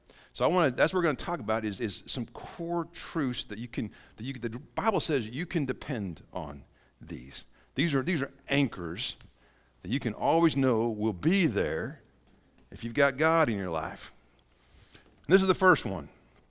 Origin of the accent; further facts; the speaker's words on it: Montana, United States; I talk way too much about being from Montana. Y'all know I'm from Montana.